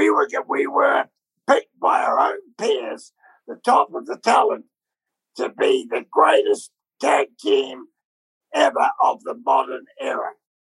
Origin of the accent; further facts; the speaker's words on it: New Zealand; But the Kiwis, because we're born from New Zealand, and when you give us a chance, we're all hard workers in New Zealand.